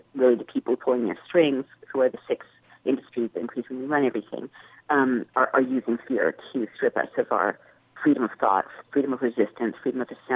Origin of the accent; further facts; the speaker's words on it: Israel; also born or lived in United Kingdom; Well, I grew up in Israel during a time, and in often in Britain as well, during periods where there was a lot of real terrorism.